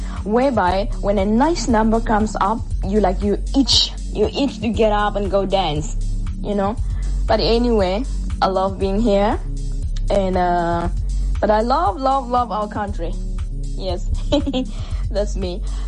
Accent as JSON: {"language": "English", "town": "Tsumeb", "region": "Oshikoto", "country": "Namibia", "lives_now": "Norway", "said": "Yes, I'm from Tjumeb, but living in Norway."}